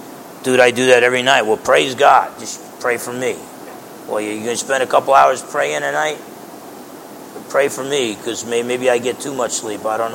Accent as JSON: {"language": "English", "country": "United States", "said": "I'm an American, man. I'm a spoiled brat."}